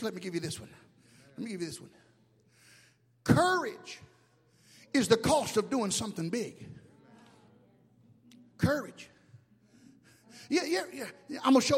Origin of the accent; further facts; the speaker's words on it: Mobile, Alabama, United States; moved away as an adult; also born or lived in Panama City, Florida; I left Mobile, Alabama, my hometown, at the early age of 18. I moved to Panama City, Florida.